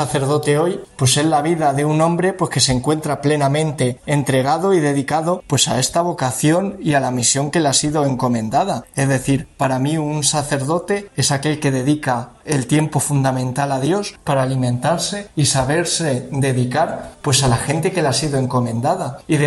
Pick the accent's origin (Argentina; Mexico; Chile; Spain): Spain; Valdepeñas, Castilla-La Mancha; soy sacerdote natural de Valdepeñas, nací el 17 de noviembre de 1992